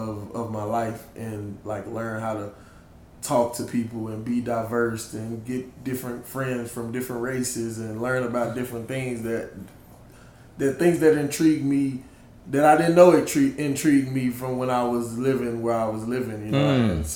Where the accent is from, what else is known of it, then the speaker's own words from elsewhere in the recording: Dallas, Texas, United States; To be honest, man, I grew up in South Dallas, and I went to every school in South Dallas but high school.